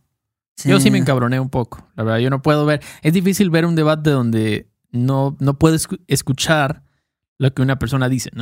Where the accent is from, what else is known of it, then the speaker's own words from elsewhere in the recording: Mexico; yo puedo criticar a México porque soy mexicano.